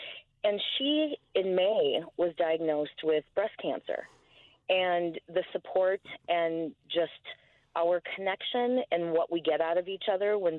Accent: Wisconsin, United States; moved away; I grew up in Wisconsin, she grew up in Michigan.

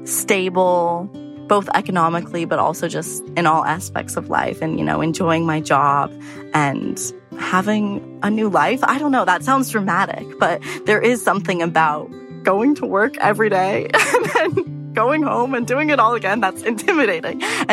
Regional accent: Portland, Oregon, United States; I'm from Portland, Oregon, and I just graduated from the University of Alabama.

